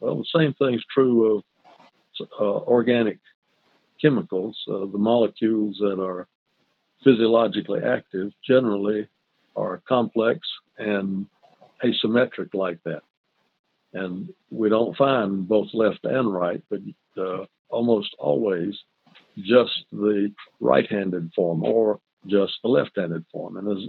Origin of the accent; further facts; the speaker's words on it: Winnsboro, South Carolina, United States; also born or lived in Savannah, Georgia; I was born in Savannah, Georgia. My dad was a Presbyterian minister. And when I was young, about 2 years old, we moved to Winnsboro, South Carolina, and I grew up in the Presbyterian manse.